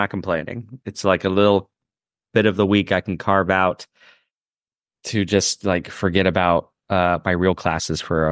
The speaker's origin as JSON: {"language": "English", "region": "Florida", "country": "United States", "said": "I think I'm from Florida, so I have pretty thin blood."}